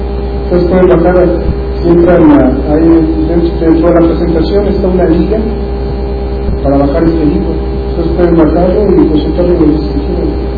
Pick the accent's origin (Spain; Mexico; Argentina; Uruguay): Mexico; yo soy de México.